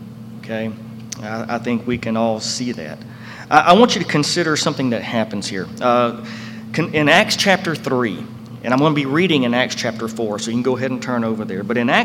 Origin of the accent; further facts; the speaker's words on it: United States; I'm an American second as far as allegiance goes. I love my country.